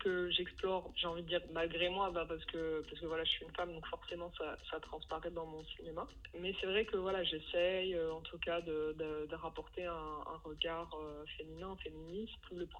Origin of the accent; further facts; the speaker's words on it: Casablanca, Casablanca-Settat, Morocco; Je suis née et j'ai grandi à Casablanca